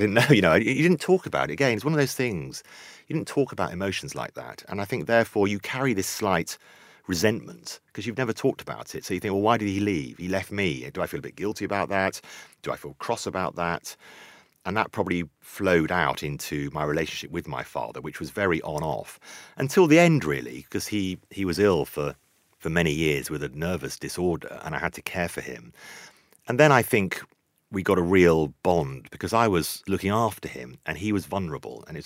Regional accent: United Kingdom; I am British. I've realised actually I am part British, but I am part other, and I am part Sudanese

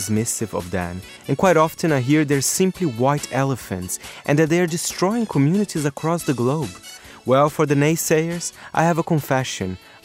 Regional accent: Brazil; English is a second language; now in London, United Kingdom; Growing up in Brazil

